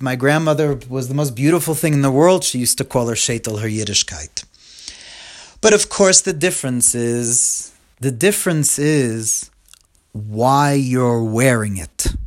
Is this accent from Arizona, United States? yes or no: no; New York, United States; But, you know, I grew up in the Five Towns in Long Island, and lots of lawn, lots of beautiful grass.